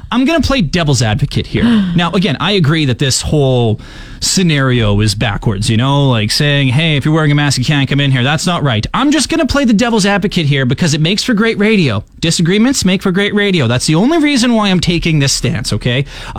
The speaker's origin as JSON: {"language": "English", "town": "Saskatoon", "region": "Saskatchewan", "country": "Canada", "tie": "born or raised there", "said": "be a morning radio host in my hometown of Saskatoon."}